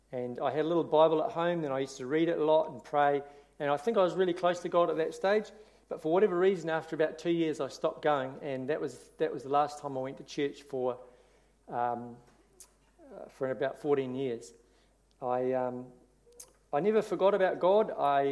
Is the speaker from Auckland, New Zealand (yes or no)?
yes; Auckland, New Zealand; I grew up in Auckland, and I'm the youngest of 3 children to a non-Christian family.